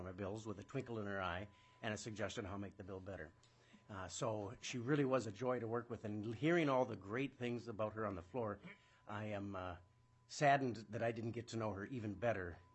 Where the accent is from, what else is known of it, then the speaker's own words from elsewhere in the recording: Ireland; and a good example for me as well, being Irish, and I'm not as detailed as she is